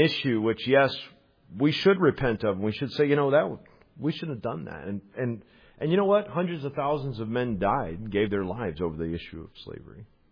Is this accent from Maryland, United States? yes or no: no; Illinois, United States; Now I'm from Illinois.